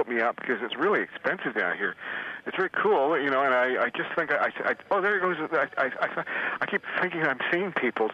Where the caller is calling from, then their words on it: Los Angeles, California, United States; I'm calling you from Hollywood, Los Angeles, down Venice Beach.